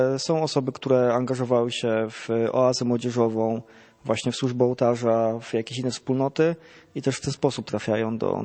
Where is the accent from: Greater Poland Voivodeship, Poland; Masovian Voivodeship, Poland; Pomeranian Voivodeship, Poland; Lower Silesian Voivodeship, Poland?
Lower Silesian Voivodeship, Poland; Wrocław; ja się wychowałem we Wrocławiu, więc jakby nie szukałem jakiegoś nowego miejsca, nie czułem się tutaj jakoś zagubiony. Tutaj dorastałem, tutaj też chodziłem do liceum. Tu mieszkałem też w domu rodzinnym z rodzicami